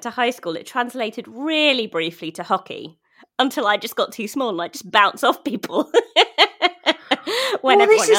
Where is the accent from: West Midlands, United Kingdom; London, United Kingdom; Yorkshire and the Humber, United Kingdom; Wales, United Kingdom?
London, United Kingdom; I grew up in Ealing in West London. And I stayed in the same house, actually, for the whole first 18 years of my life.